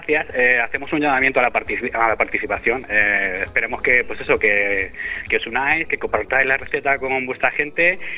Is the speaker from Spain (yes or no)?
yes; Madrid, Community of Madrid, Spain; yo soy del sur de Madrid, pero mi familia es manchega